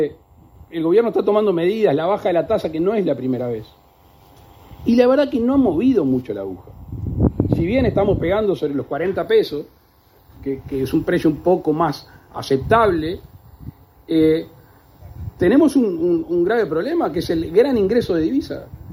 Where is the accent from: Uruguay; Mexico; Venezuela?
Uruguay; estamos destinados como uruguayos